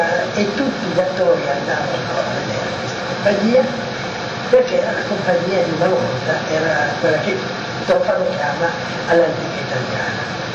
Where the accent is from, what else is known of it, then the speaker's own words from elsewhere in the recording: Fossano, Piedmont, Italy; born there; Io sono nato a Fossano, in provincia di Pisa, vicinissimo alle Langhe, un paese su 25-26 mila abitanti, molto carino, in alto, in colle che guardano su tutto